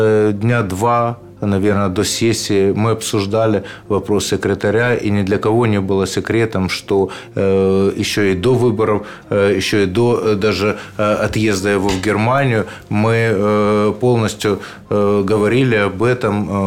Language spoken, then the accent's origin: Russian; Kharkiv, Kharkiv Oblast, Ukraine; Я харьковчанин, и я стою на защите интересов харьковчан.